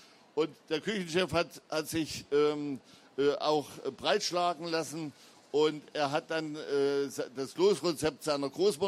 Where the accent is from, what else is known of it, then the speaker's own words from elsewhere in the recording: Thuringia, Germany; der Mutzbraten ist bei uns in meiner Heimat, in Westthüringen, ist er eigentlich überhaupt nicht bekannt.